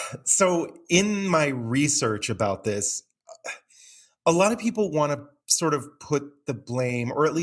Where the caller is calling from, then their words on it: Detroit, Michigan, United States; And I'm coming to you from Detroit, Michigan, where I record on land belonging to the Ottawa, Potawatomi, Wyandot, and Ojibwe Nations.